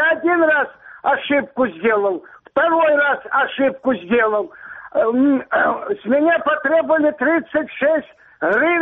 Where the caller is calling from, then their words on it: Luhansk Oblast, Ukraine; Я с Луганской области.